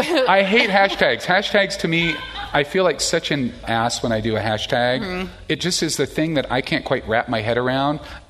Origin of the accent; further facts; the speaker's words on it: United States; Become very defensive about this as American.